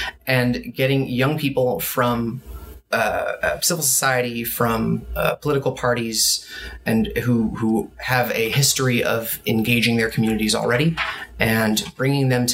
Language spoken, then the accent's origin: English; Oregon, United States; My path was a little different. I was born and raised in Oregon.